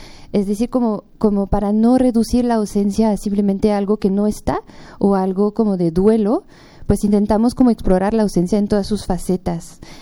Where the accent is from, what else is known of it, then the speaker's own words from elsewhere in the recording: France; now in Mexico; Yo soy de Francia, tengo 12 años viviendo en México, pero como nací en Francia